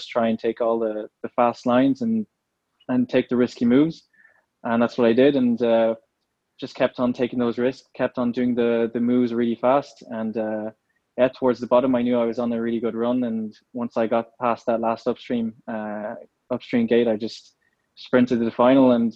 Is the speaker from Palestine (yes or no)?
no; Ballyvaughan, Munster, Ireland; also born or lived in France / Switzerland; I was born in Brittany in France. Straight away, I moved to Switzerland for 2 years in Châteauday in the mountains. Then moved to Ballyvaughan in Ireland, where I have my first memories.